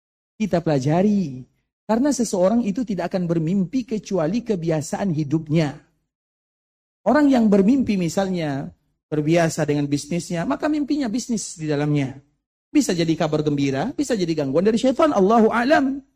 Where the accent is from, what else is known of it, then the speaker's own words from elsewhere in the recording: Indonesia; Makanya disebutkan oleh para ulama, dia berasal dari Andalusia kita berasal dari Indonesia. Karena mereka berasal dari barat, kita berasal dari jauh dari timur.